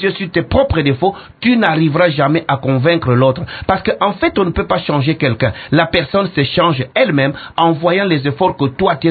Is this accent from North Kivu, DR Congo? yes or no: no; Kongo Central, DR Congo; born there; first language Kiyombe; French is a second language; Moi, je suis né au bas-fleuve, au Mayombe. Je ne parle que Kiyombe. Aujourd'hui, je parle très bien Lingala, je parle très bien Kikongo à l'État grâce à mon épouse.